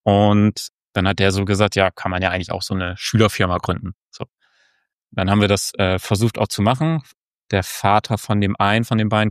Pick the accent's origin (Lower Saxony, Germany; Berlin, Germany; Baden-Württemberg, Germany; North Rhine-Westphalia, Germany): Lower Saxony, Germany; Nordenham; ich bin 28. Ich komme aus Nordenham. Hier sitze ich auch gerade. Ist in der Nähe von Bremen und Niedersachsen.